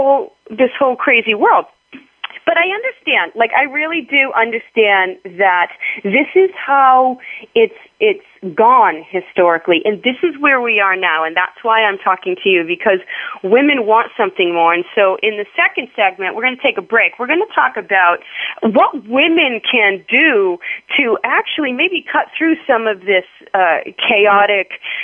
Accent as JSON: {"language": "English", "region": "East Coast", "country": "United States", "said": "I'm from the East Coast, and right now, I've been in Boston for 2 weeks, so I've lost the ability to pronounce my R's."}